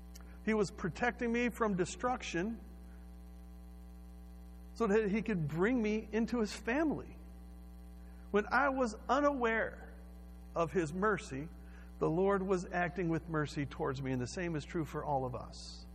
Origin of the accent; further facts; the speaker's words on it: Houston, Texas, United States; And so for safety, I was sent from Houston to Iowa to live with grandma for a summer.